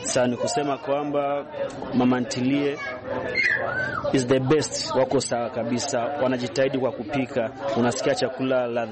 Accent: Kigali, Rwanda; natokea Rwanda Kigali.

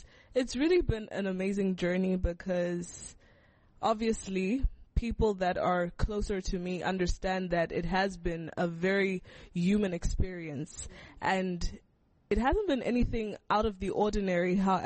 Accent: Botswana; also born or lived in Harare, Zimbabwe; Okay, so I was born in Harare, and my mom went to deliver me there and took me back to Botswana when I was like 6 weeks old, and that's where I did my primary schooling and also my secondary schooling.

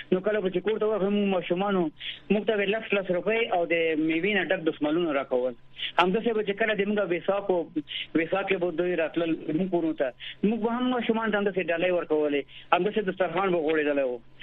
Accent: Paktia, Afghanistan; زه د پکتیا ولایت یم، پکتیا ولایت مرکز ګردیز مربوط یم او د چکمنې ولسوالۍ هم د پکتیا مربوط ده.

